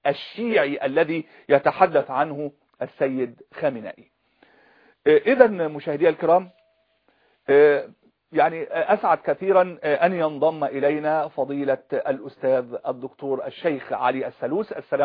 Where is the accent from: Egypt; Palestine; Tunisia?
Egypt; أنا أتحدث الآن كمصري كمسلم سني مصري